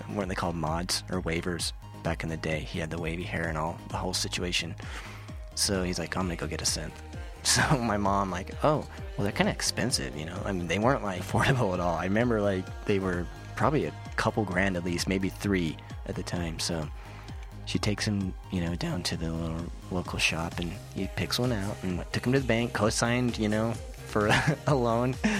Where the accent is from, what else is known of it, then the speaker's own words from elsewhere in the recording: Utah, United States; especially growing up in Utah.